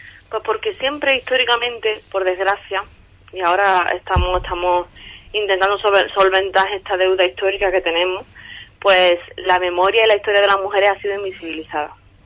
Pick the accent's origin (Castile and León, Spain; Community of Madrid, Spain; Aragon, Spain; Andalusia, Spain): Andalusia, Spain; Villanueva de Córdoba; las mujeres de mi pueblo Villanueva de Córdoba, en Los Pedroches